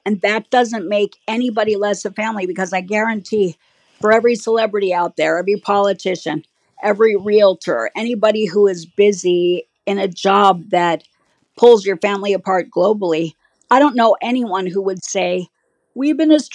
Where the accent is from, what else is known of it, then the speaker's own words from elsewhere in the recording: Los Angeles, California, United States; we were raised in Los Angeles where, you know, if you're at TV studios, you see Hollywood royalty all the time.